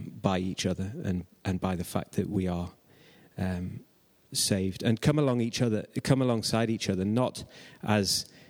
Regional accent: United Kingdom; I'm British.

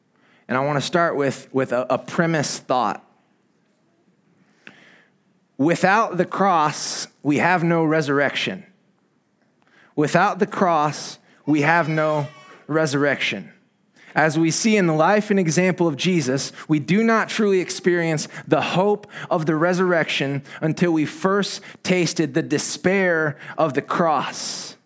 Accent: Indiana, United States; now in Spain; I grew up in Indiana in the Midwest. It's cold, it's rainy, it's gray.

